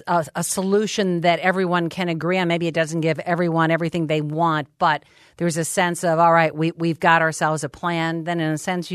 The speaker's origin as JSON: {"language": "English", "town": "Ferndale", "region": "Michigan", "country": "United States", "tie": "born or raised there", "said": "But we here in the Midwest tend to believe we don't have an accent. Growing up in Ferndale, I would feel a tinge of envy whenever I heard someone from the South."}